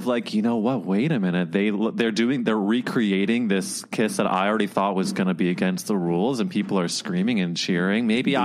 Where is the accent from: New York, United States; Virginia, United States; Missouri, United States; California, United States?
Missouri, United States; St. Louis; St. Louis, Missouri.